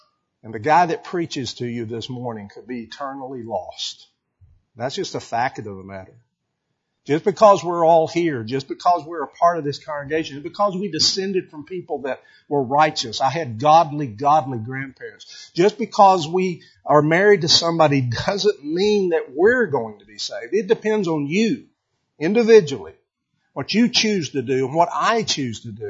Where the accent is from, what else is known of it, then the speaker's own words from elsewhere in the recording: Texas, United States; My growing up in Texas and remembering the Alamo.